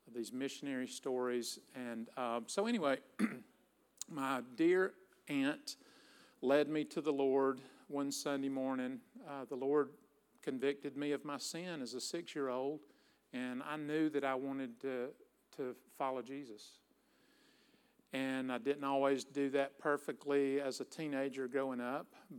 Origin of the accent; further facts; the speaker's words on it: the South, United States; Hey, I'm from the South. You're from the North.